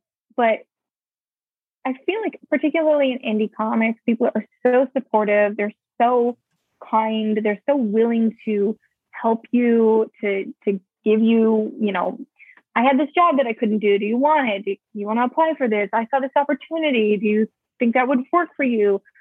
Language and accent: English; California, United States; I'm from Southern California. Dave is from Arizona, and he moved here, and he has this a little bit of an outsider view of the city. But I grew up here, and I went to school here. I went to school in Long Beach.